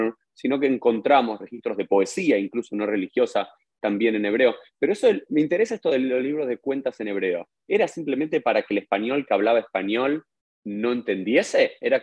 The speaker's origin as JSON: {"language": "Spanish", "country": "Argentina", "said": "Vengo de la Argentina y te puedo asegurar que no existe."}